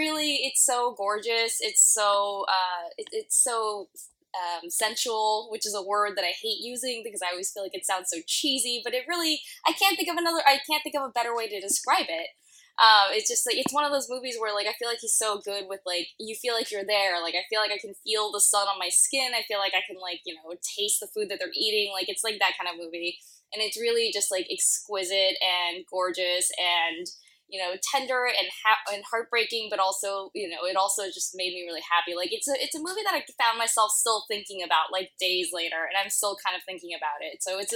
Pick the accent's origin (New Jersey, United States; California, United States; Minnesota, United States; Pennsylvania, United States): California, United States; I know I'm mostly from Silicon Valley, so I wasn't sure